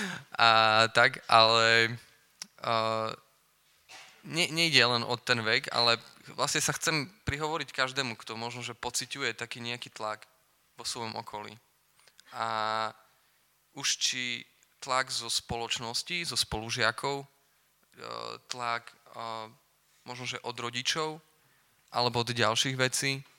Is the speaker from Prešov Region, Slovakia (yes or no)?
no; Michalovce, Košice Region, Slovakia; som z Michaloviec, už len tak, že by the way.